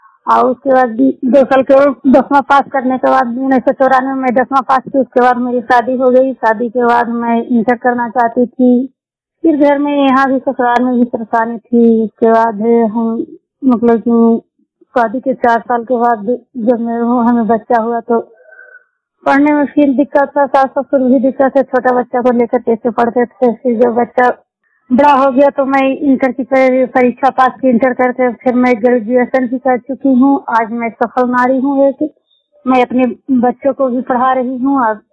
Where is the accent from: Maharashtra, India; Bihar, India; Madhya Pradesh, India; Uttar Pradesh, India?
Bihar, India; Gunama; मैं गुनामा गांव और नालंदा जिला की रहने वाली हूँ।